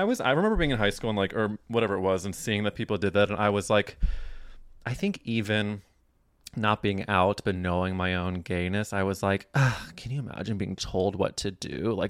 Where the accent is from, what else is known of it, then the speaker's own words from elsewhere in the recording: Midwest, United States; I grew up in the Midwest, which has a different type.